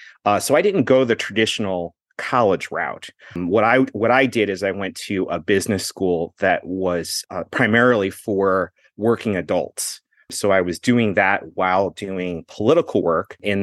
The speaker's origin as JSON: {"language": "English", "town": "Cleveland", "region": "Ohio", "country": "United States", "tie": "born or raised there", "lives_now": "Columbus, United States", "said": "And I grew up in the Cleveland area and I moved down to Columbus."}